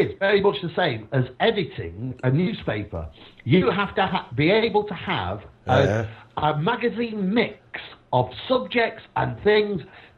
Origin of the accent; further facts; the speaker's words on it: England, United Kingdom; That's all right. We're English.